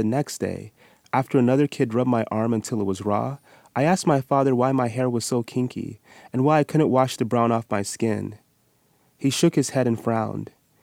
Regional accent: Utah, United States; So I experienced something similar when I was quite young, growing up in Utah.

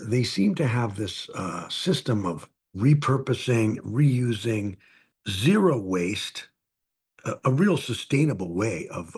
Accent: Green Bay, Wisconsin, United States; I grew up in Green Bay, so close to these indigenous communities

